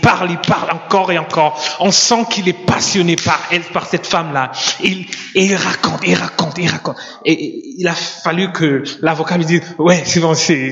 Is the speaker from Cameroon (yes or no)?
yes; Cameroon; je suis né au Cameroun, grandi au Cameroun.